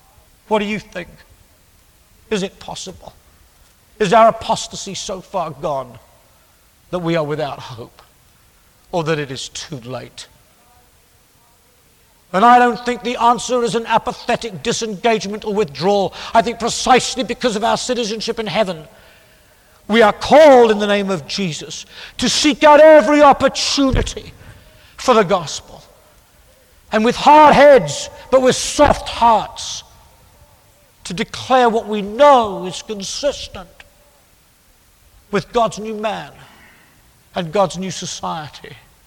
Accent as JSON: {"language": "English", "region": "England", "country": "United Kingdom", "lives_now": "Washington, United States", "said": "And I speak unashamedly as an Englishman in D.C., because this is my home and this is my country."}